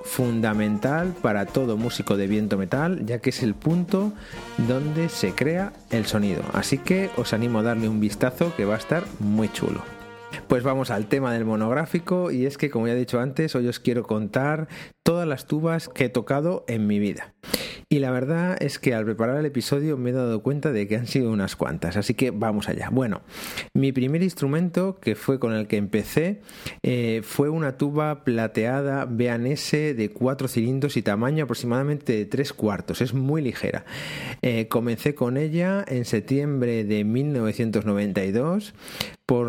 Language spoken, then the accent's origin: Spanish; Toro, Castile and León, Spain; la banda de música de Toro, que es de donde yo soy, en Zamora